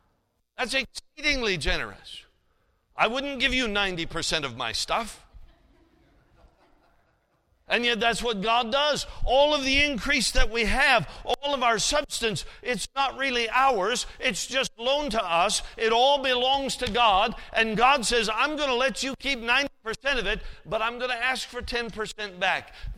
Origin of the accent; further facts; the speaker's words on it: Alaska, United States; I'm from Alaska. I spent all my life in Alaska. I've prayed for global warming since I was a child.